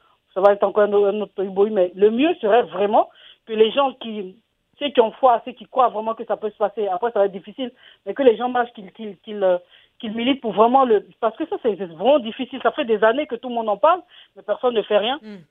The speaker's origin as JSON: {"language": "French", "region": "Lacs", "country": "Côte d’Ivoire", "said": "Moi, je suis fille du Mouronou."}